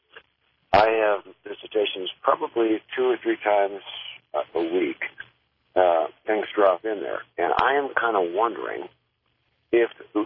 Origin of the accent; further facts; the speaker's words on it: Ohio, United States; born there; moved away; And I was born in Ohio, and I migrated out here.